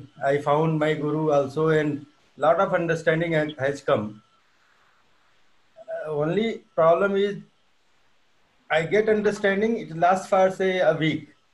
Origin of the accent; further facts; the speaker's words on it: India; Even I am Indian and Hindu by birth.